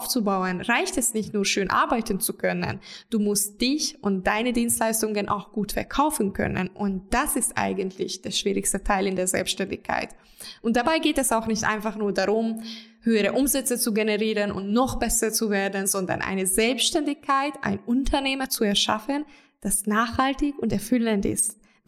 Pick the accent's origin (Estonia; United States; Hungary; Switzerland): Hungary; German is a second language; moved away as an adult; now in Germany; Ich komme ursprünglich aus Ungarn. In 2015 mit 20 Jahren war ich so crazy, dass ich ohne Sprachkenntnisse mit 500 Euro in der Hand alleine nach Deutschland ausgewandert bin